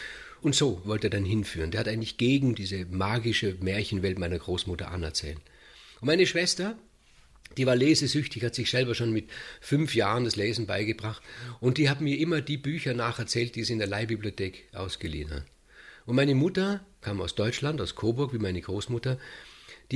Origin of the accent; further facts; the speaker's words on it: Vorarlberg, Austria; Bei uns in Vorarlberg gibt es eine Stadt, ein Dorf, Sulz.